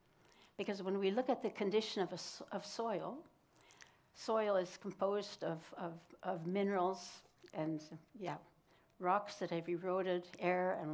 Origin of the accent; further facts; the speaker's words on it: Japan; moved away; And I grew up in Japan. I lived in Japan for 18 years